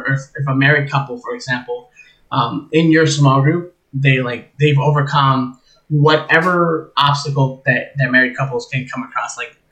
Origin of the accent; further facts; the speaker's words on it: New Jersey, United States; I say coffee because I'm from Jersey.